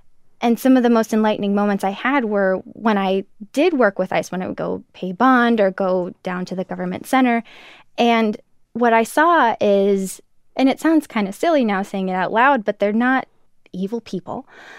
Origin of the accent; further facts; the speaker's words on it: Minnesota, United States; And growing up in Minnesota, which is pretty blue, pretty Democratic, that's what I grew up hearing.